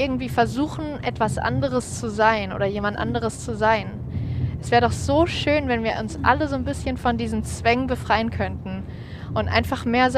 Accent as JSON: {"language": "German", "town": "Kassel", "region": "Hesse", "country": "Germany", "lives_now": "Kiel, Germany", "said": "Naja, ich komme ja aus Kassel, ist ja so die zentralste Stadt, ja, oder eine der zentralsten Städte in, ja, Deutschland."}